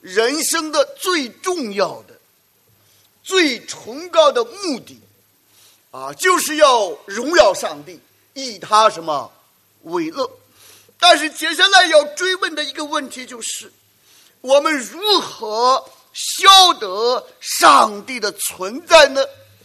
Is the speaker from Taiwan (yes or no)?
no; China; 所以按照我们中国人传统的说法，就是举头三尺有什么有神明的